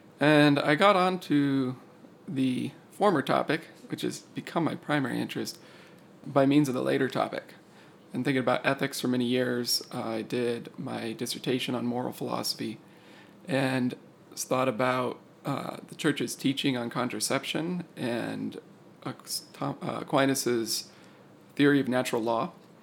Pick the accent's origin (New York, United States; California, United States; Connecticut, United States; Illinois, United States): California, United States; I grew up in Southern California.